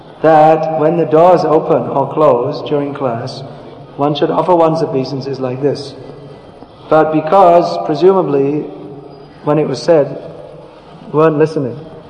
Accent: Gujarat, India; and I'm from Gujarat

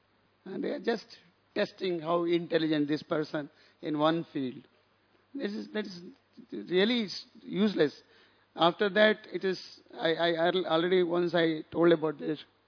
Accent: India; and we India, it is very sad to say

